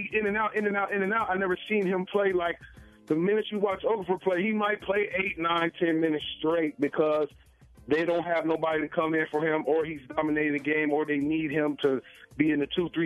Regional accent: Columbus, Ohio, United States; now in Minnesota, United States; we're all born and raised in Columbus.

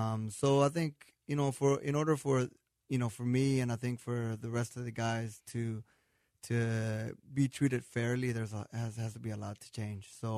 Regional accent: Houston, Texas, United States; You know, I'm open to hopefully staying here in Houston. I would love to play for my hometown team.

